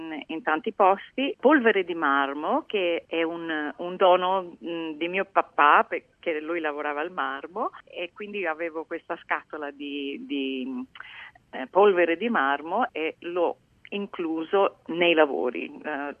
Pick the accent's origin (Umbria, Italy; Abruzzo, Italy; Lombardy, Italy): Abruzzo, Italy; born there; visto che io sono abruzzese di origine, sono nata in Abruzzo e tutti i miei parenti anche